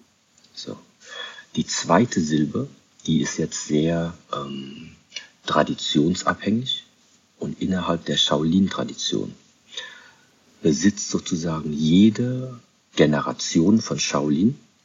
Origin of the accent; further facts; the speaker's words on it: Germany; ich bin in Deutschland aufgewachsen, wie jedes Kind auch, hatte ich eine Kindheit.